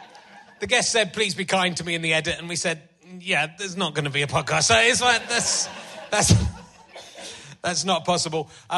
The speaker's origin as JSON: {"language": "English", "region": "Yorkshire and the Humber", "country": "United Kingdom", "said": "I'm from Yorkshire. I'm allowed to make those jokes."}